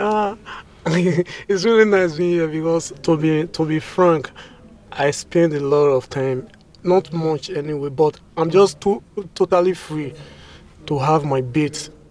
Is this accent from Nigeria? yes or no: yes; Nigeria; moved away as an adult; also born or lived in Italy; now in New York, United States; from Nigeria, and I'm 27 years old. So I've been in New York for 2 months plus.